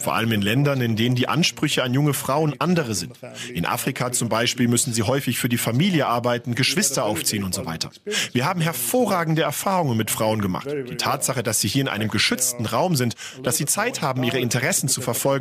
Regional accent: Madagascar; German is a second language; Das ist wirklich ganz anders als in meiner Heimat Madagaskar.

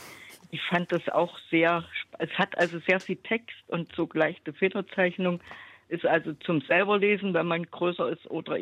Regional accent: Jena, Thuringia, Germany; Also ich komme aus Jena, also auch DDR, bin 74 Jahre alt, schon ein bisschen, ein halbes Jahr schon drüber

